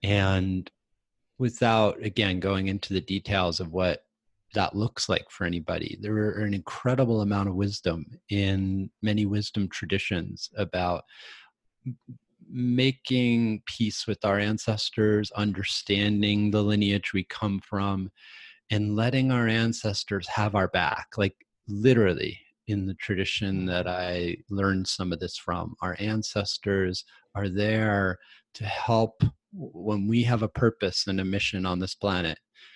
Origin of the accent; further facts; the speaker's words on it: New York City, New York, United States; born there; I was born in New York. New York City. I was born in Queens, but she lived in Brooklyn.